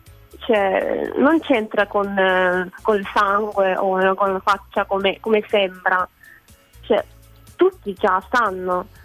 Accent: South Korea; Cioè, perché sono coreana

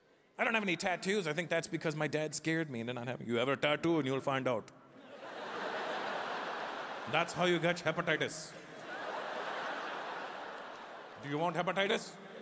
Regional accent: Brampton, Ontario, Canada; I grew up just outside of Toronto, a small town called Brampton, and B-Town represent. And I grew up in these townhouses

